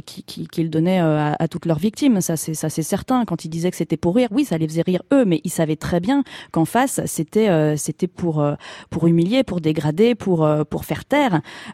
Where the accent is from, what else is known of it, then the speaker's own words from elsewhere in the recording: Grand Est, France; Enfin, moi je viens de Champagne, je connaissais personne non plus